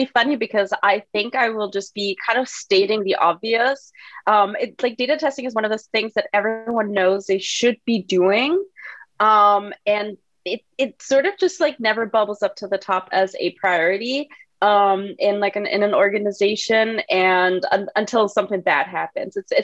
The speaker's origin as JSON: {"language": "English", "country": "Germany", "second_language": "English", "said": "Well, that makes two because I'm not from the US. I'm from Germany originally, so I also don't have an SAT score."}